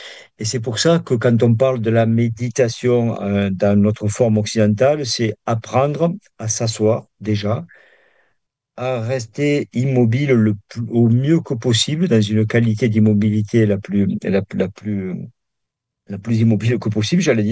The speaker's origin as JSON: {"language": "French", "country": "France", "said": "mais en tant que Français, il y a un seul mot qui n'est pas un verbe"}